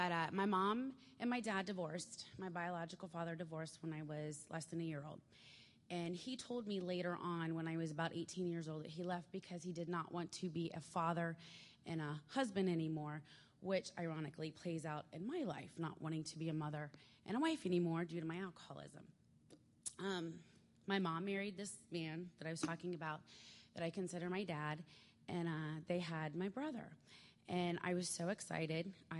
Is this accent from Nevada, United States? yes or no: no; Florida, United States; Okay, I was born and raised in Florida.